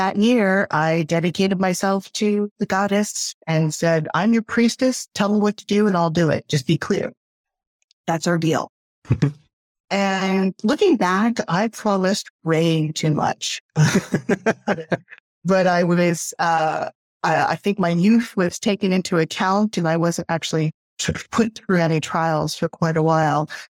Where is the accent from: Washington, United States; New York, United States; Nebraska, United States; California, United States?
California, United States; San Francisco; And I was very lucky because I was growing up in San Francisco, California. So I had a lot of cultures around me